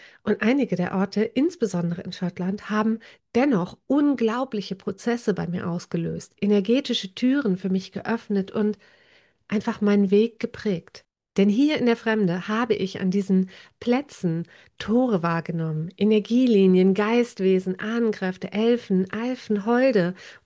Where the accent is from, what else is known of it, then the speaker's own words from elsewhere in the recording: Northern Germany, Germany; Ich bin hier in Norddeutschland aufgewachsen, mitten im Megalithkulturland.